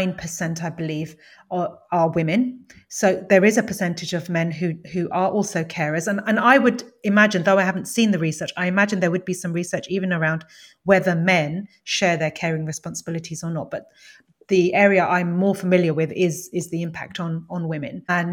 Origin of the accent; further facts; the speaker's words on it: United Kingdom; in none of them did I feel I could show up as British Indian woman who was the carer for an autistic child.